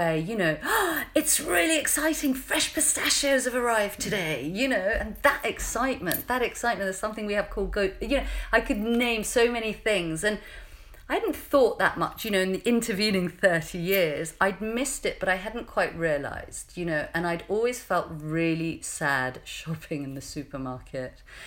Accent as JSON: {"language": "English", "country": "Iran", "tie": "born or raised there", "said": "I grew up in Iran."}